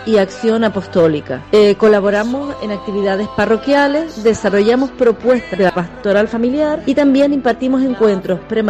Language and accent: Spanish; San Miguel de Abona, Canary Islands, Spain; mi marido se llama Nicolás, somos de San Miguel de Abona y pertenecemos al Movimiento de Familias Cristianas.